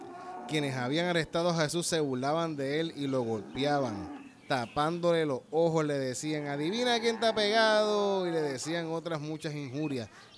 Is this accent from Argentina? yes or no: no; Puerto Rico; nosotros como puertorriqueños, no podemos decir nada en contra de eso, porque nosotros somos una colonia